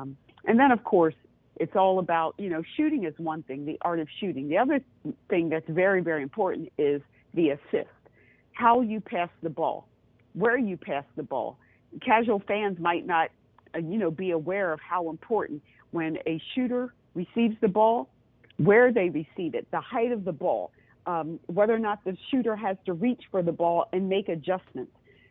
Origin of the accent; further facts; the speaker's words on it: Philadelphia, Pennsylvania, United States; I grew up outside of Philadelphia as a child, played on Villanova's campus.